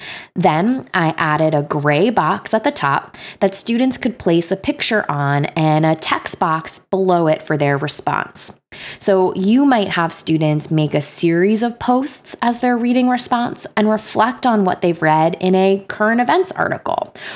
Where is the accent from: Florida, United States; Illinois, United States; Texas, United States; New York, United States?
New York, United States; Long Island; I'm from Long Island originally. My mom is from Queens. My dad is from the Bronx. So I grew up in a household with some strong vowels.